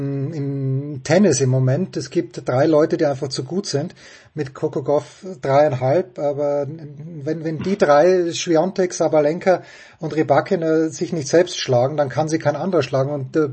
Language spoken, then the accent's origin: German; Austria; ich bin Österreicher